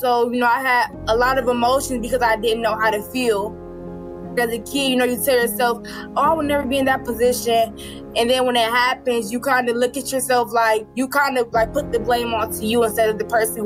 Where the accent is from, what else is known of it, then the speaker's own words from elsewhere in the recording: Cleveland, Ohio, United States; I'm 18 years old, and I'm from Cleveland, Ohio.